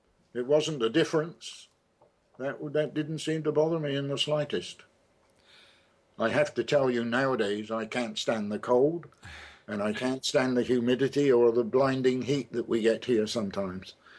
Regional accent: England, United Kingdom; moved away as an adult; now in Australia; we always decided that when we married, we would come to live in Australia. It was a much more egalitarian country than England

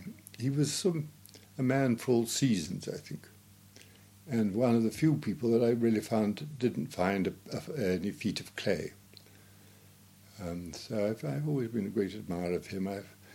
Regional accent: South India, India; born there; I was born in South India on the 4th of August, 1931.

